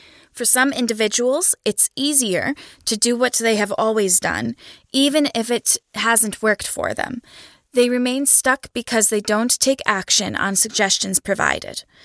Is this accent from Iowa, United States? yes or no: no; Newark, New Jersey, United States; I grew up in a single-parent household in Newark, New Jersey.